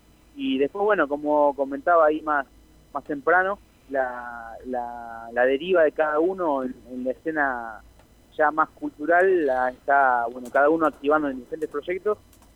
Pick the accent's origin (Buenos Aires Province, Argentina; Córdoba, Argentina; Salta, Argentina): Buenos Aires Province, Argentina; Pergamino; yo soy de Pergamino, y compartíamos algunas cursadas.